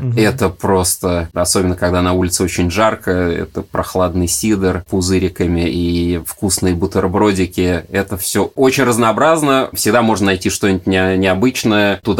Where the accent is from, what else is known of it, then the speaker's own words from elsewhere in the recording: Moscow, Russia; now in Barcelona, Spain; я тоже москвич